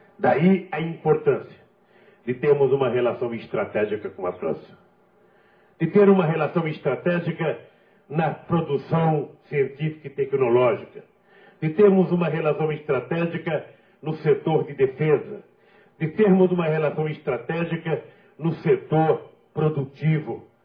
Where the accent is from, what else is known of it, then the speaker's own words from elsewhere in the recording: Garanhuns, Pernambuco, Brazil; ninguém quer ir para Garanhuns, a minha terra natal.